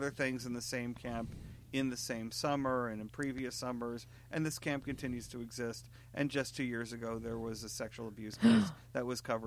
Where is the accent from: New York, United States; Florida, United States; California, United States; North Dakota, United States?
New York, United States; As a average kid growing up in New York, I went to summer camps.